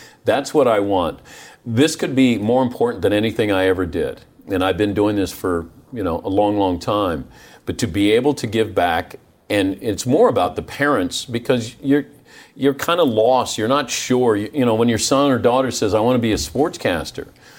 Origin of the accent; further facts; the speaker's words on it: Ohio, United States; if I grew up in Ohio and to talk about Ohio State and be critical of Urban Meyer, that's my job.